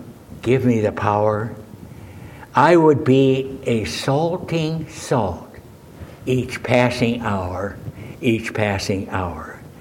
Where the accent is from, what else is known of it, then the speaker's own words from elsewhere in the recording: Akron, Ohio, United States; I was born in Akron, and I was raised in Akron, and I graduated from the University of Akron, Ohio.